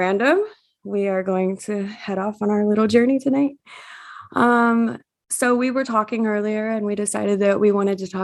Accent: Ohio, United States; it's so hard for me to convert from English to Arabic in my like speech. You know what I mean? Like, I grew up in Ohio.

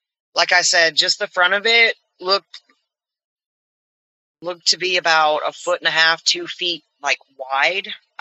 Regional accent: the South, United States; We're from the South, Josh.

